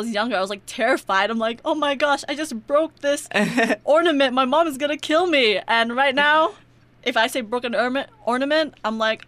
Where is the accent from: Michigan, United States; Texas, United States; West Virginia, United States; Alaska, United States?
Alaska, United States; Kenai; And it's in Kenai because that's my hometown.